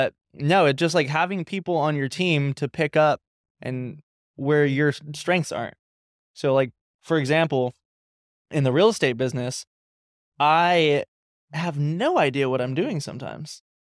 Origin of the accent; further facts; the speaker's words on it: California, United States; now in Florida, United States; I'm from California, by the way.